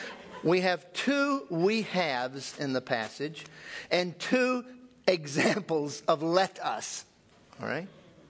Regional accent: the South, United States; And I can mock him because I'm a Southerner. And I can put on that accent real quickly if you want me to.

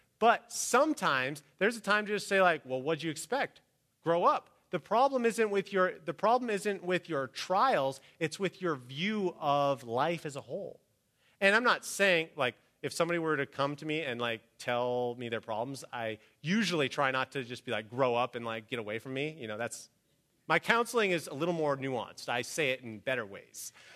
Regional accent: Midwest, United States; I knew lots of farmers growing up in the Midwest

